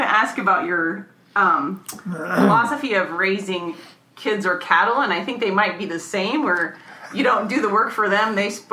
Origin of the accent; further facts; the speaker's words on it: Iowa, United States; Well, I know that the farm where I grew up in Guthrie County that he's talking about is, I guess it's considered an oak savanna